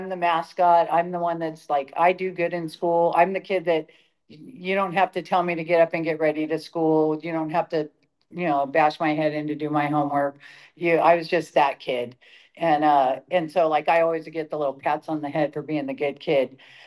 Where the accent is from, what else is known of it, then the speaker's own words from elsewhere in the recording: Bellflower, California, United States; so I was born in Bellflower. My mom still lives in the house I was born in. Just, in the 70s were a different time to grow up.